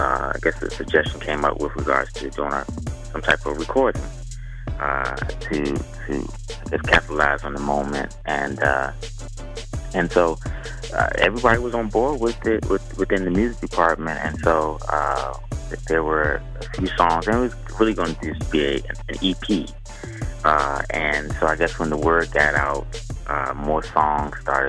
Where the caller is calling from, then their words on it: Los Angeles, California, United States; I'm actually calling from Los Angeles, California. That's where I reside.